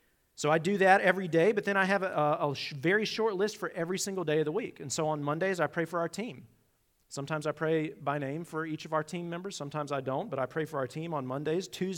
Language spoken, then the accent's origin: English; Roanoke, Virginia, United States; I'm from Virginia. I'm from Roanoke, so I don't care about that beef that's there.